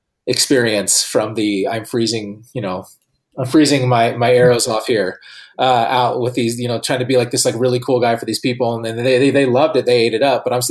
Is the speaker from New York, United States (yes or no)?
no; San Diego, California, United States; But like I grew up in San Diego, and so I'd go to San Diego Comic Con.